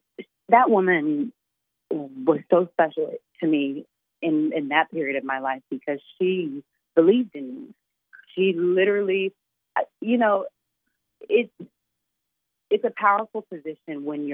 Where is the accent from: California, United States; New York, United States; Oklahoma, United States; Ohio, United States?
Oklahoma, United States; I watched this movie because I'm from Oklahoma.